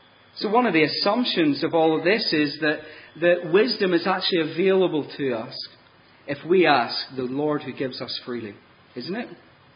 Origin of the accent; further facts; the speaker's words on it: Ireland; Now, being Irish, wisdom's not something that comes naturally.